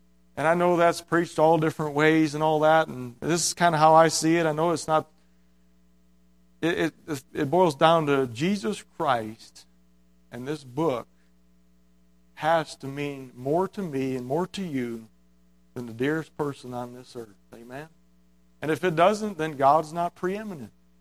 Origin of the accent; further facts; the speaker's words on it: United States; And as Americans, I'm an American. It was hard to leave the house, hard to leave the business.